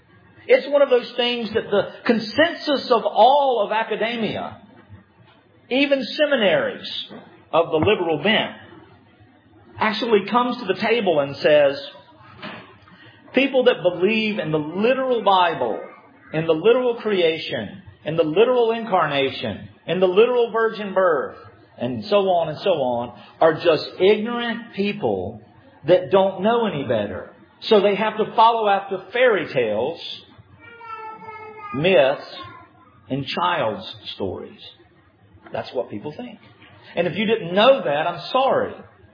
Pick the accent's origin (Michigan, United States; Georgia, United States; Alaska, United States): Georgia, United States; Savannah; born there; I was born in Savannah. I lived here in Hicktown, where everything closes at 6 o'clock.